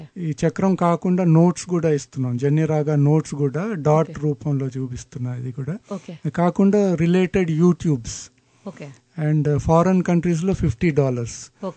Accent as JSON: {"language": "Telugu", "town": "Chennai", "region": "Tamil Nadu", "country": "India", "tie": "born there", "said": "నేను చెన్నైలో పుట్టా కాబట్టి నేటివ్ ప్లేస్ విజయవాడ"}